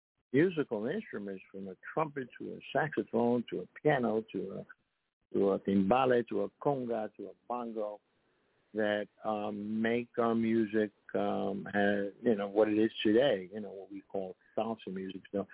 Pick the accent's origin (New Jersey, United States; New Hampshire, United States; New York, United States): New York, United States; Bronx; also born or lived in Puerto Rico / Los Angeles; I was born in Puerto Rico. But I left Puerto Rico in the early 50s, in 1953. And, you know, the rest of my life is in the Bronx. And then I moved to Los Angeles and spent 20 years there.